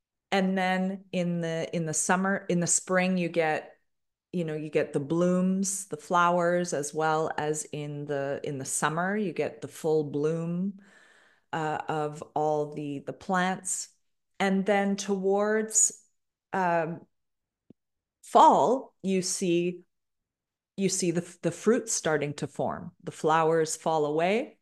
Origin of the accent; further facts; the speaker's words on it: Toronto, Ontario, Canada; Let's think of the climate and country that I was born and raised in Canada, Toronto, Ontario. It's freezing cold, right?